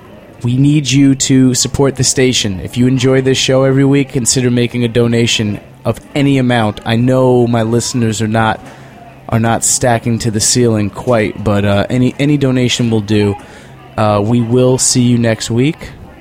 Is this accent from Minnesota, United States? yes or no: no; West Babylon, New York, United States; I'm from West Babylon, man.